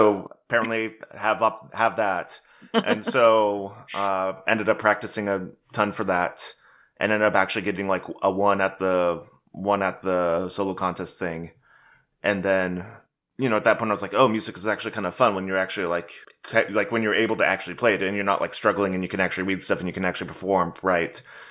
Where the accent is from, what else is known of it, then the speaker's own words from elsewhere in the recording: Lincoln, Nebraska, United States; So I grew up outside of Lincoln, Nebraska